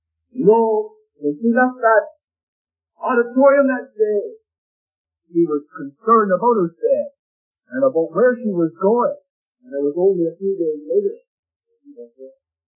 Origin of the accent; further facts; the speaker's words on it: Ontario, Canada; reminded her of myself, because I came from Ontario.